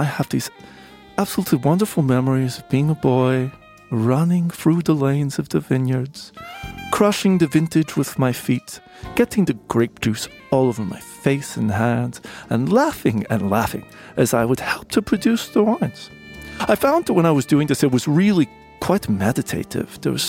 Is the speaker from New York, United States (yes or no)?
no; Fresno, California, United States; I was born in Fresno, and I had quite an idyllic childhood in Fresno